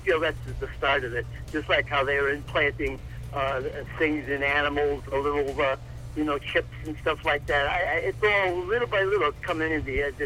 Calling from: Phoenix, Arizona, United States; Phoenix, Arizona.

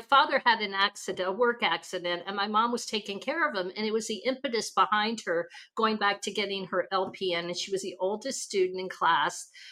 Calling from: Santa Monica, California, United States; I am joining you from Southern California in Santa Monica.

